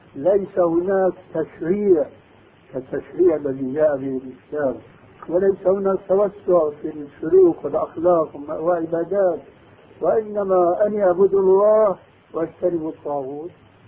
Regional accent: Damascus, Damascus Governorate, Syria; ألفت رسالة عندنا في دمشق

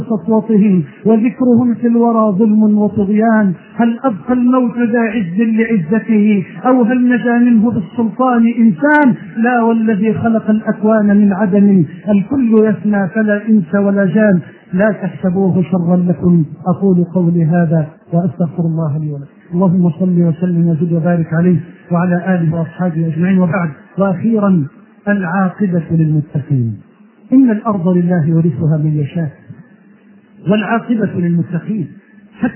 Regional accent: Egypt; بلدنا مصر

